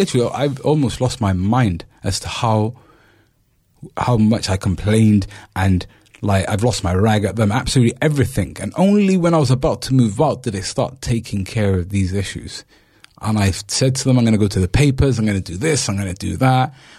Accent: Cardiff, Wales, United Kingdom; also born or lived in Bristol; I've seen them since I was a kid, growing up in Cardiff and Bristol.

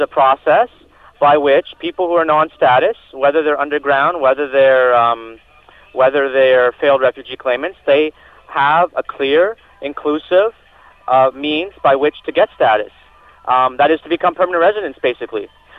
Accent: Toronto, Ontario, Canada; you know, I'm from Toronto

